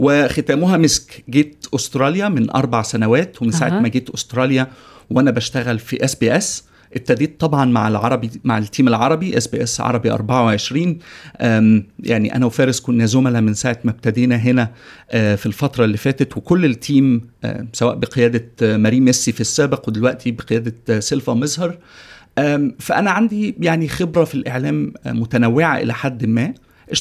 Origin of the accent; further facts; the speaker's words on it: Egypt; moved away as an adult; also born or lived in New York, United States; أنا صحفي مصري، اتولدت وعشت ما بين أكتر من بلد، واشتغلت في مجال الإعلام خلال 16 سنة اللي فاتوا. ابتديت في مجال الإعلام كصحفي في مصر، وبعد كده اتنقلت لنيويورك